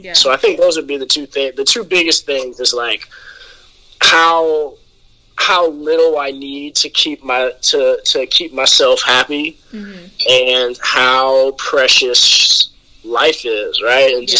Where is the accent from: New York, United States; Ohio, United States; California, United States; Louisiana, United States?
Ohio, United States; Cleveland Heights; I grew up in Cleveland Heights.